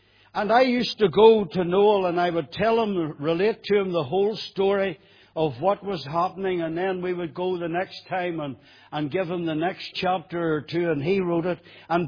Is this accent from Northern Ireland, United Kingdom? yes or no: yes; Belfast, Northern Ireland, United Kingdom; I came originally from East Belfast.